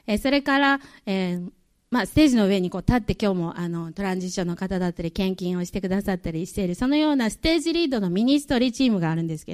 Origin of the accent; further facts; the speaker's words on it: Yakushima, Kagoshima, Japan; now in Osaka, Japan; もともとは私は出身は九州は鹿児島県の屋久島というもう小さな島なんですけれども、そこで生まれ育ちました。両親が、クリスチャンでして